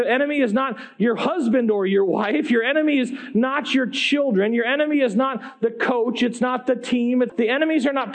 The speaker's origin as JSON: {"language": "English", "region": "Iowa", "country": "United States", "tie": "born or raised there", "said": "I grew up like in Iowa. I didn't grow up like in crazy places now."}